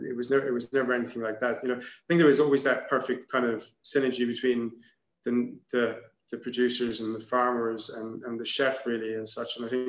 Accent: Munster, Ireland; growing up in Kerry, where football is a very important part of a young child's upbringing.

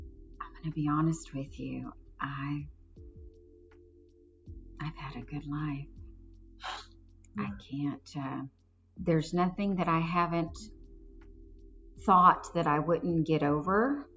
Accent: Pearland, Texas, United States; also born or lived in Kingwood, Texas; I grew up in Pearland, Texas. I have a mom and dad and an older sister, and good childhood, nice neighborhood. In my sophomore year of high school, we moved to Kingwood

